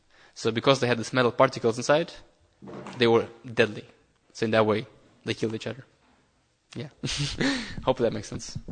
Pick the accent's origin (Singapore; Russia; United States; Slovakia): Russia; I grew up in Russia